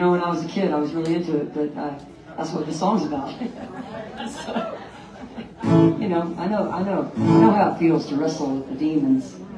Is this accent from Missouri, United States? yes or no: no; Atlanta, Georgia, United States; also born or lived in Dahlonega; I grew up in Atlanta, and I moved to Dahlonega